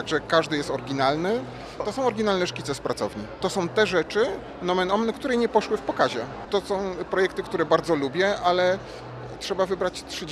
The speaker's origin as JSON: {"language": "Polish", "town": "Szczecin", "region": "West Pomeranian Voivodeship", "country": "Poland", "also_born_or_lived": "Berlin / Stockholm", "said": "Ja nigdy się nie wstydziłem, że jestem ze Szczecina, czy mieszkałem w Berlinie, czy w Sztokholmie"}